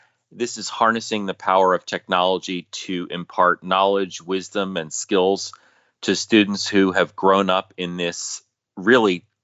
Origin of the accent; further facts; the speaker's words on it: Florida, United States; in my home state of Florida